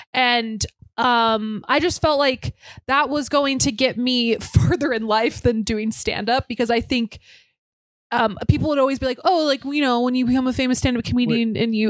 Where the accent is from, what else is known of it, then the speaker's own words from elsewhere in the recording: Alaska, United States; No, Alaska. That's really offensive that you think I'm from Idaho.